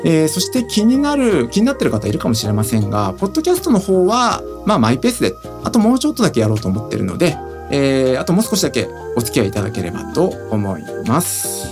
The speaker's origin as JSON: {"language": "Japanese", "region": "Saitama", "country": "Japan", "tie": "born or raised there", "lives_now": "Mitaka, Japan", "said": "個人的には地元埼玉、あとは今私が住んでいる三鷹市、まあ井の頭公園のあたりですね、"}